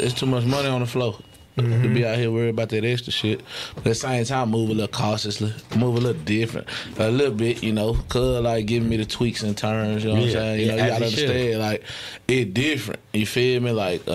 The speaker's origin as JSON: {"language": "English", "town": "Lakewood", "country": "United States", "said": "I'm from Lakewood, so we was just doing us."}